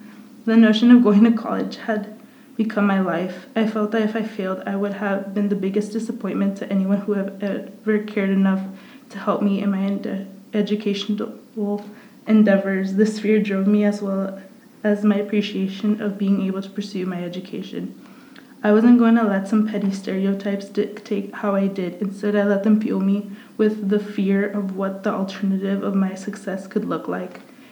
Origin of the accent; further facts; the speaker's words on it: California, United States; I grew up in Orange County. It's considered the most Republican area in California, as well as being racist and conservative.